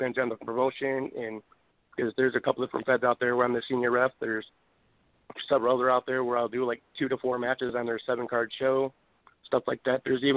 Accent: Michigan, United States; I'm in Wisconsin now, but I'm originally from the Michigan area

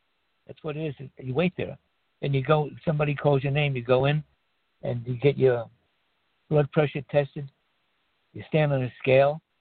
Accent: United States; When I was a kid, I told you, growing up in America, you hardly ever heard about someone you knew or some relative getting cancer.

